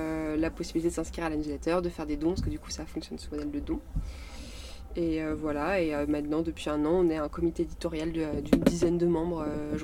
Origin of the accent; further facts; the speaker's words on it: Brittany, France; étant donné que je suis bretonne